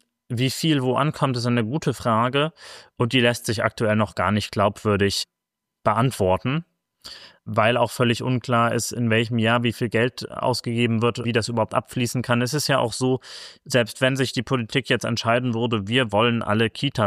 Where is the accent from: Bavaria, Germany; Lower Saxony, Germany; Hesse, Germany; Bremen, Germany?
Bremen, Germany; Also ich bin ja gebürtiger Bremer. Bin auch aufgewachsen. Bremen ist eine wunderschöne Stadt und ein tolles Bundesland.